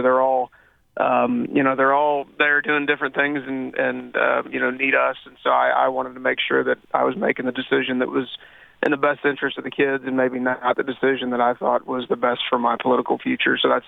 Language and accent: English; Missouri, United States; I am, right in the middle of my hometown.